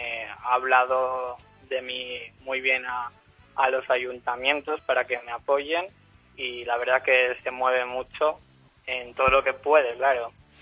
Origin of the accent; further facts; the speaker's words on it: Escucha, Aragon, Spain; Yo vivo en Escucha, que es en la provincia de Teruel.